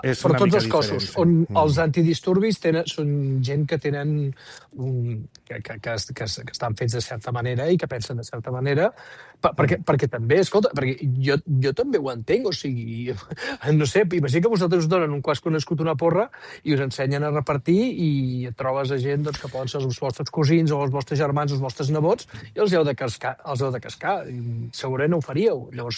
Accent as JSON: {"language": "Catalan", "town": "Badalona", "region": "Catalonia", "country": "Spain", "said": "Jo soc de Badalona, ciutat rebelde"}